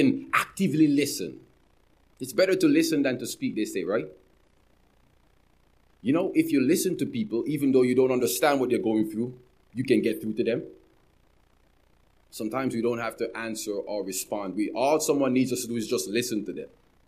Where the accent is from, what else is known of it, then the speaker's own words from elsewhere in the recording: Jamaica; I'm from Jamaica, where we microanalyze everybody's life.